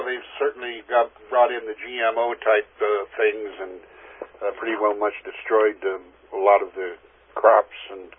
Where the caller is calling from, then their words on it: Olympia, Washington, United States; I'm calling from Olympia, Washington, and I'm excited about being on the call.